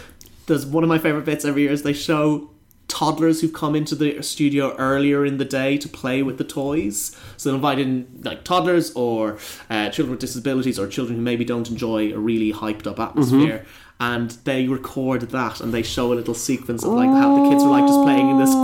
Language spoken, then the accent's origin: English; Ireland; As an Irishman, I have to tell you about the Late Late Toy Show.